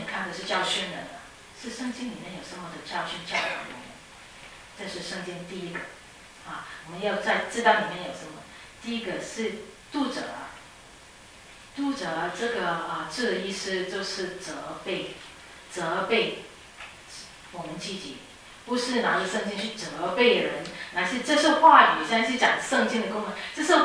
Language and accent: Chinese; Hong Kong; 我小时候在香港